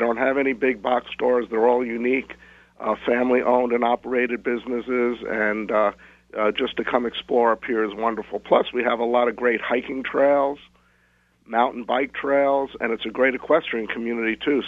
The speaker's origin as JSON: {"language": "English", "town": "New York City", "region": "New York", "country": "United States", "moved": "yes", "lives_now": "Ramona, United States", "said": "I've been here since 1988. I came out here from New York City."}